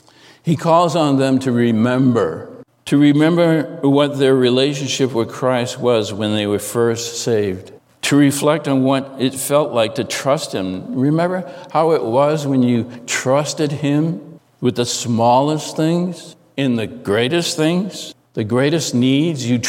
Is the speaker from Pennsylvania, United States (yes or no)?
no; Lynn, Massachusetts, United States; I remember growing up, I come from Lynn, Mass.